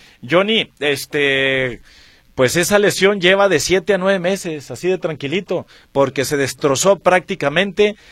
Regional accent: Jerez, Zacatecas, Mexico

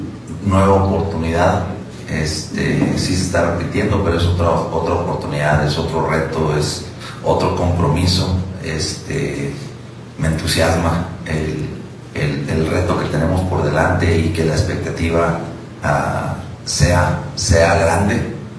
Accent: Mexico; la mentalidad que tenemos como buenos mexicanos

